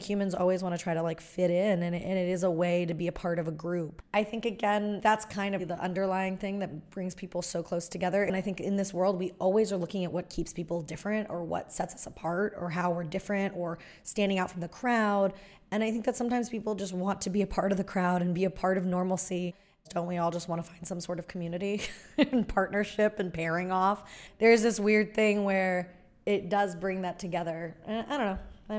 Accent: Miami, Florida, United States; Growing up in Miami in the 80s and 90s, it was a mishmash of cultures

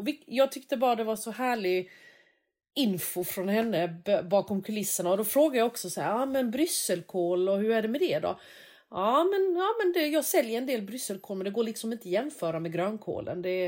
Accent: Småland, Sweden; Man är från Småland och inte kan franska liksom.

